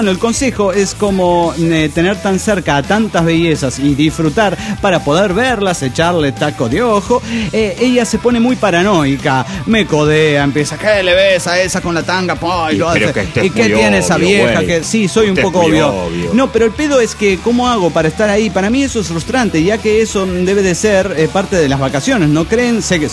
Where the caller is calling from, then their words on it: Los Cabos, Baja California Sur, Mexico; de Los Cabos, Baja California Sur.